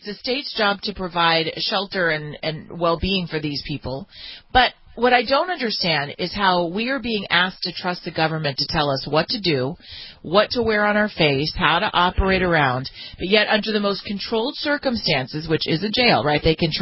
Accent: California, United States; But certainly in my home state of California

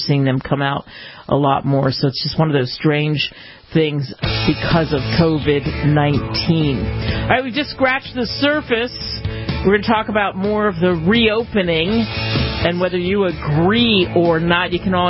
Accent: East Coast, United States; also born or lived in California; I grew up on the East Coast and dealt with hurricanes, not tornadoes, and not earthquakes.

